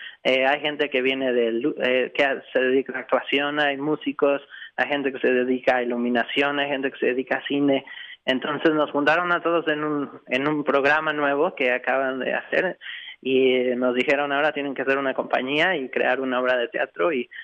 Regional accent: Mexico City, Mexico; Así es, soy de mexicanos, nací en la Ciudad de México.

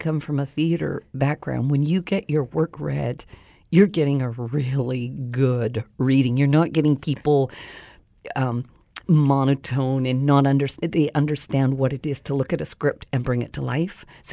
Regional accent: Vancouver, British Columbia, Canada; I grew up in Lower Point Grey when it was still a working class hood and not the wealthy hood.

